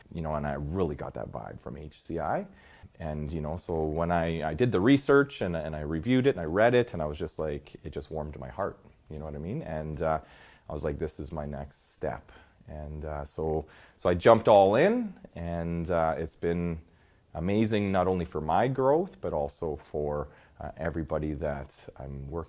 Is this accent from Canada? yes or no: yes; Alberta, Canada; So I'm from Alberta, Canada